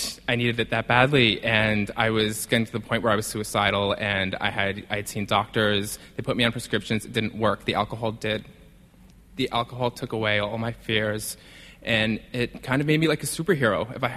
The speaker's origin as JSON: {"language": "English", "town": "Providence", "region": "Rhode Island", "country": "United States", "tie": "born or raised there", "said": "I grew up in Providence. I actually grew up in a suburb of Providence. It was very cookie-cutter neighborhood, you know, very well-manicured lawns. Everyone had 2.5 children."}